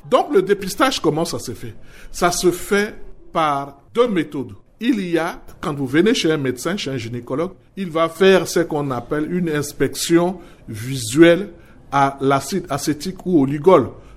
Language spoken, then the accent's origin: French; Central African Republic; chez nous, en République centrafricaine